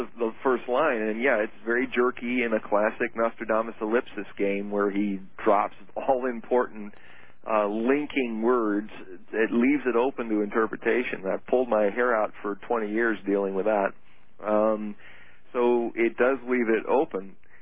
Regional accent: England, United Kingdom; I had to assume that just because I'm English doesn't mean that he was that interested in English variations of anything.

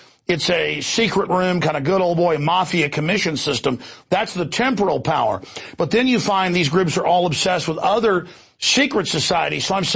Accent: Rockwall, Texas, United States; growing up in Dallas, in Rockwall, there was unbelievable occultic activity

